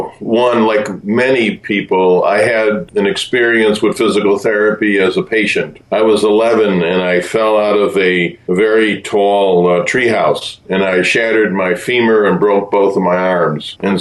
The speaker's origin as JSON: {"language": "English", "town": "East Amherst", "region": "New York", "country": "United States", "tie": "born there", "said": "Yeah, I was born outside of Buffalo, New York, in the town of East Amherst."}